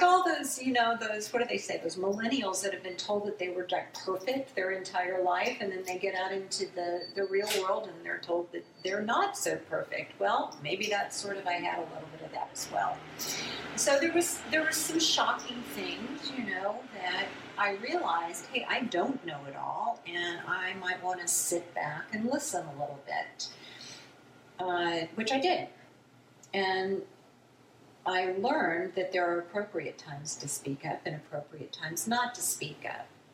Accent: Texas, United States; So I was brought up in Texas

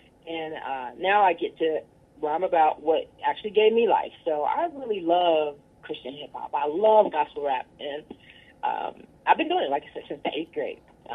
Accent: Indiana, United States; Our family's from Macon, but I grew up in Indiana. But when I got back to Georgia, it was on.

